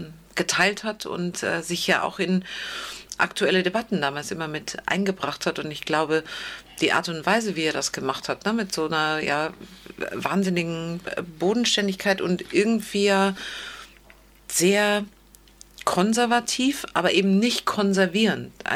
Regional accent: Bavaria, Germany; now in North Rhine-Westphalia, Germany; Ich bin geboren und aufgewachsen in der Tat in Bayern. Sehr ländlich, perfekte Umgebung, um Kind zu sein

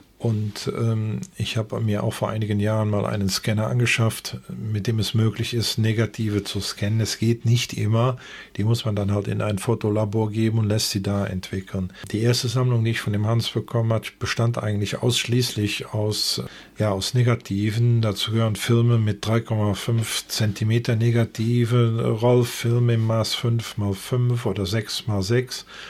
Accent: Rösberg, North Rhine-Westphalia, Germany; also born or lived in Bonn; ich komme selber aus Rösberg, bin zwar in Bonn geboren, aber habe mein Leben lang in Rösberg gelebt

